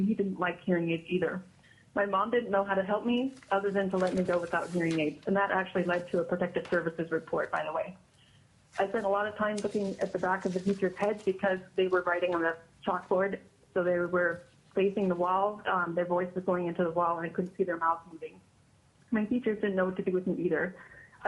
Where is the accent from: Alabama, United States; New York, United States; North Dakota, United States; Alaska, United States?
Alaska, United States; It happened to me as a child growing up in Alaska in the 80s and 90s